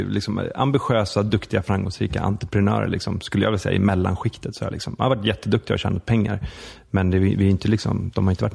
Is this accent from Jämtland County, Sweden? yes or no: yes; Jämtland County, Sweden; also born or lived in Skåne; Men jag växte upp halvt i Jämtland och halvt i Skåne.